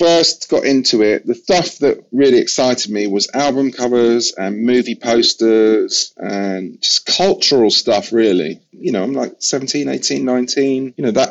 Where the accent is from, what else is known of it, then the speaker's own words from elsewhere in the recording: England, United Kingdom; accent: English; now in New York, United States; He obviously was aware that I had an English accent, so he couldn't quite understand what the New York thing was.